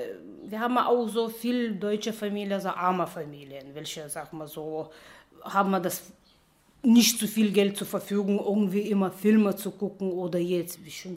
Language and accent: German; Lithuania; German is a second language; now in Jena, Germany; Ich stamme auch aus Litauen.